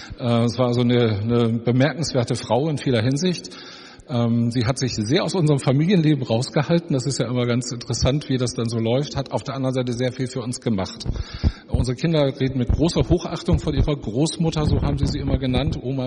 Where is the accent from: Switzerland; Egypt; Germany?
Germany; Northern Germany; now in Mülheim an der Ruhr, Germany; Ja, ich bin seit 20 Jahren schon in Mülheim an der Ruhr. Eigentlich komme ich aus dem Norden. Manche Leute sagen, das hört man mir auch an und das hätte ich nicht so ganz verloren. Aber jetzt sind wir schon seit 20 Jahren im Ruhrgebiet